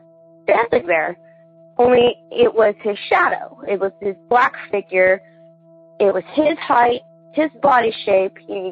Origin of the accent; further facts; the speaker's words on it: Ohio, United States; I'm from Ohio